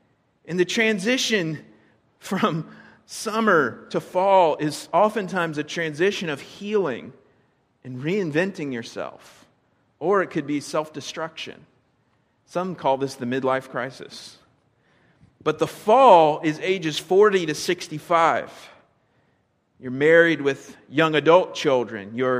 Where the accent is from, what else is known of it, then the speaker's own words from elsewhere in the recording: Florida, United States; now in North Carolina, United States; I grew up in Florida. I never saw the colors turn. It just was always sweltering hot, okay? So North Carolina is kind of nice because you can see the turn of the seasons.